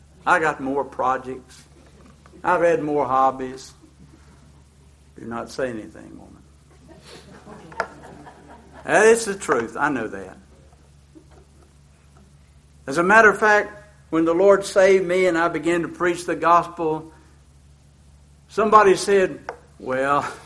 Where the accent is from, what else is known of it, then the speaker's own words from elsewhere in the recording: North Carolina, United States; I'm from North Carolina. We have a lot of sayings.